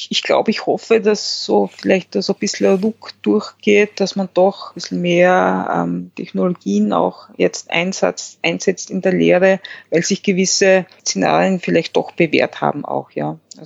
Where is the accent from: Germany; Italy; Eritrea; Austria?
Austria